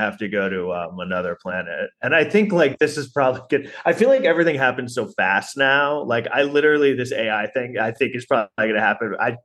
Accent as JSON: {"language": "English", "town": "New York City", "region": "New York", "country": "United States", "said": "I'm from New York City and like I grew up so fascinated and enamored with movies"}